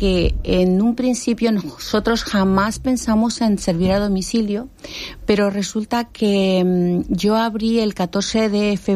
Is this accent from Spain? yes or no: no; Mexico; also born or lived in Honduras; yo nací en Honduras, pero a la semanita ya estaba viviendo en México y estuve viviendo ahí pues todo el tiempo. O sea, he sido criada en México.